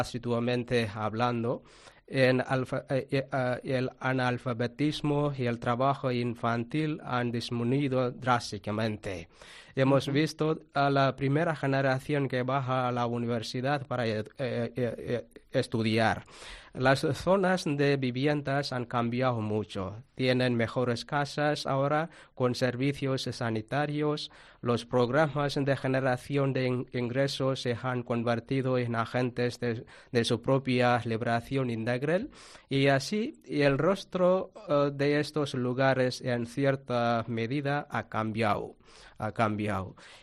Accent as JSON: {"language": "Spanish", "region": "Tamil Nadu", "country": "India", "second_language": "Spanish"}